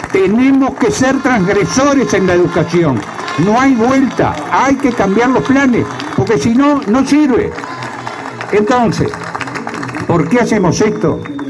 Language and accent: Spanish; Uruguay; Es preocupante, debería preocuparnos como uruguayos.